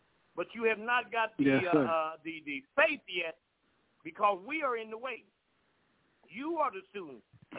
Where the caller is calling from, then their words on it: Columbus, Georgia, United States; As-salamu alaykum. … from Columbus, Georgia.